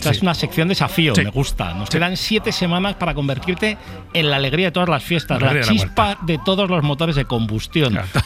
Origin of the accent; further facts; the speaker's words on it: Madrid, Community of Madrid, Spain; O sea, yo soy madrileño, pero poco sociable.